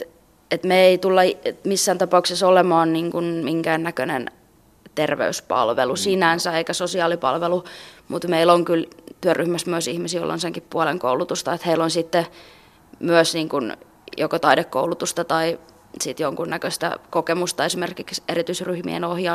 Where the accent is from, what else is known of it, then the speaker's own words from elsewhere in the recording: Kouvola, Kymenlaakso, Finland; tuolla mun kotiseudulla Kouvolassa, tai tarkemmin Kuusankoskella